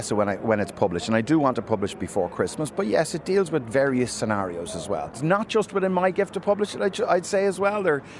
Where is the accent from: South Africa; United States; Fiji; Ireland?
Ireland; Leinster; I'm from North County Dublin, born and reared here. Duleek is just up the road from me.